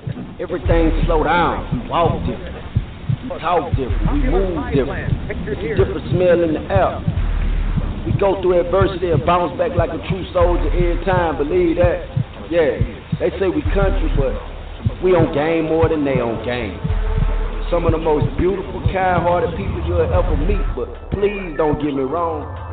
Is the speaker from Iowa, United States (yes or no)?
no; Louisiana, United States; Bitch, I'm from Louisiana.